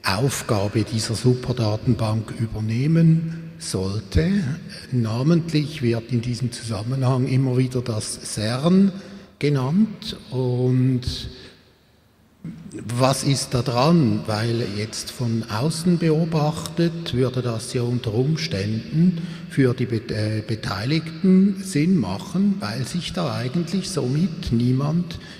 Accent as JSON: {"language": "German", "country": "Switzerland", "said": "Ich habe hier eine Frage als, in Anführungszeichen, Exot, als Schweizer."}